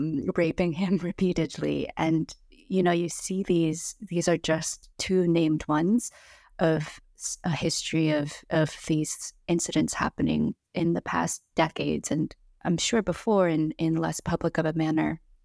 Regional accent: United States; I say we, I'm from America. I've grown up here, lived here my whole life

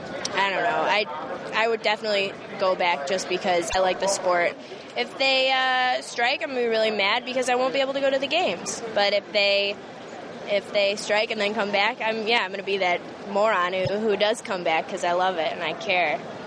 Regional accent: Detroit, Michigan, United States; I mean, I'm from Detroit. They just built a stadium there, and the tickets are really expensive

